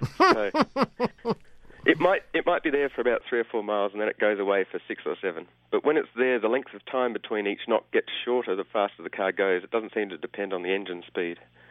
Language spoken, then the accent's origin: English; East Coast, Australia; now in Berkeley, United States; Sydney, Canberra, Melbourne, all over the East Coast of Australia.